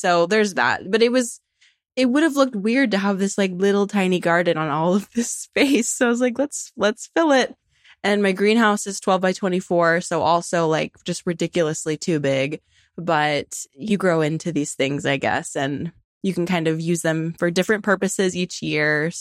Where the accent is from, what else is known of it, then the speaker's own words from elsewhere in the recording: Tucson, Arizona, United States; So I'm from Tucson and I've always lived there. I always wanted to leave. I wanted to leave so bad, but I just never was able to.